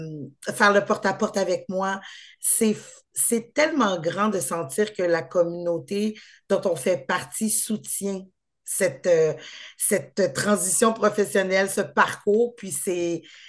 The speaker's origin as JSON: {"language": "French", "region": "Quebec", "country": "Canada", "tie": "born or raised there", "said": "vous parliez du fait que je viens des cantons de l'Est."}